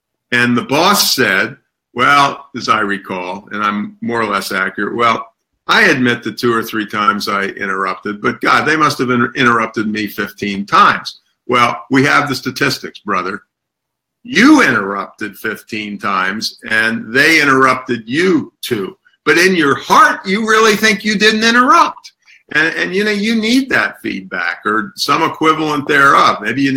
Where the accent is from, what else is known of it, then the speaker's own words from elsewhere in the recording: Annapolis, Maryland, United States; I grew up in Annapolis, Maryland, and in days when Annapolis was in the deep south